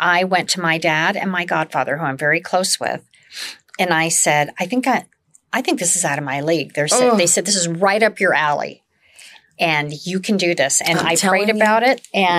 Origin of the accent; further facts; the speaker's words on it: Beaumont, California, United States; Right outside of Palm Springs, a small town called Beaumont.